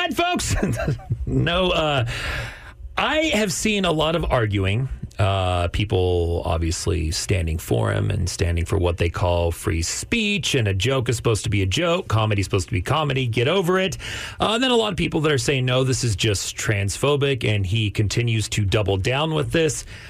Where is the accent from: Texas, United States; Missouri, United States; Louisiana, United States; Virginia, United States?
Texas, United States; Amarillo; Dude, I grew up in Amarillo. Yes, everyone I don't like has that accent.